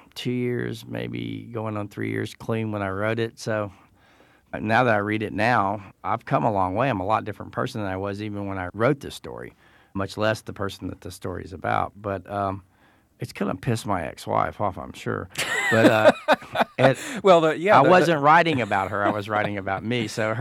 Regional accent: Texas, United States; I'm from Texas, and I was raised in a house in Texas that was opposed to the death penalty

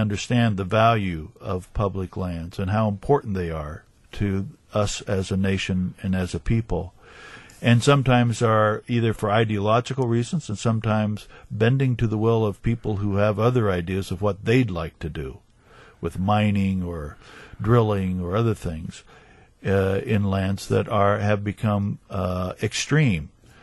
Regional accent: Iowa, United States; I'm originally from Iowa, so I'm not going to sit here and say it's because Wisconsin is so special.

